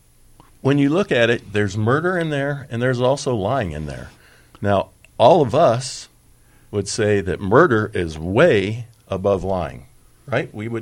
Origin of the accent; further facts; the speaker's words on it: Albuquerque, New Mexico, United States; I grew up in Albuquerque in a white, black, and Hispanic neighborhood.